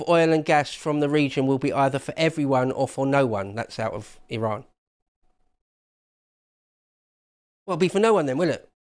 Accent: England, United Kingdom; I actually don't want to pick either side because I'm English

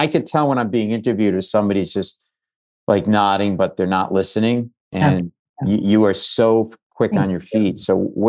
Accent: Rhode Island, United States; And then United Theater, Rhode Island, my home state, United Theater in March of 2025.

